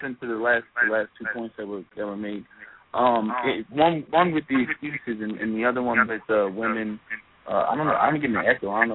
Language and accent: English; Philadelphia, Pennsylvania, United States; I'm from Philadelphia, and there's a school in Philadelphia